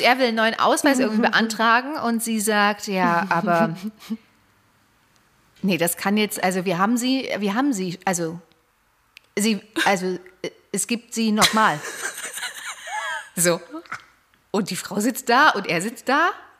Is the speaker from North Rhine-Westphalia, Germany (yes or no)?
no; Chemnitz, Saxony, Germany; In meiner Heimatstadt, Chemnitz, was man nicht mehr hört.